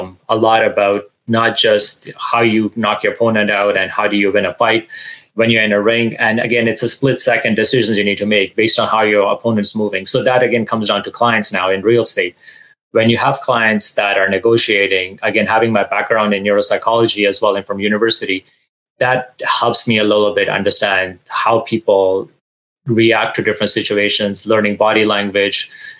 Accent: Toronto, Ontario, Canada; also born or lived in Montreal / Calgary; now in Vancouver, Canada; When I started real estate, I moved to Vancouver from Calgary, actually, because I originally grew up in Toronto.

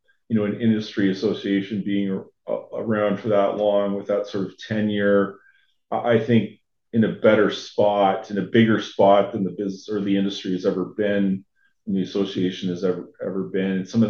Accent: Sault Ste. Marie, Ontario, Canada; I was born and raised in Sault Ste. Marie, Ontario, Canada, which actually borders the Upper Peninsula of Michigan.

